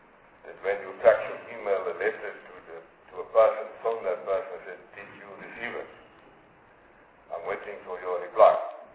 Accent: Northern Cape, South Africa; I'm from the Northern Cape, the biggest province in South Africa, with a lot of gravel roads.

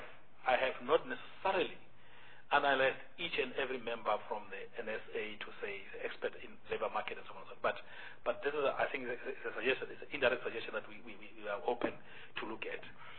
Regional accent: South Africa; I'm a South African

